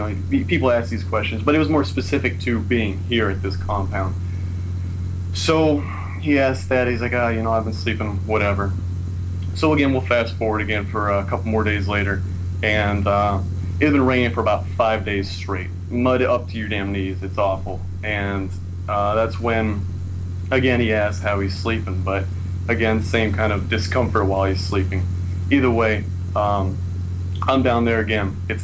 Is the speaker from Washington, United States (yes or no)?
no; San Diego, California, United States; San Diego, California.